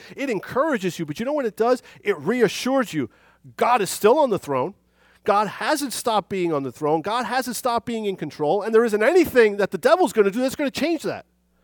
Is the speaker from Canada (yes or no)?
no; New York City, New York, United States; now in New Jersey, United States; growing up in New York City, you just don't see any of this. So when we moved to Jersey, I see these vines